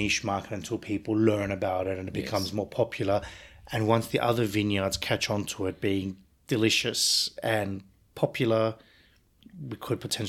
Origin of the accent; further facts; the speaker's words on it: Cyprus; And I had mentioned that I was from Cyprus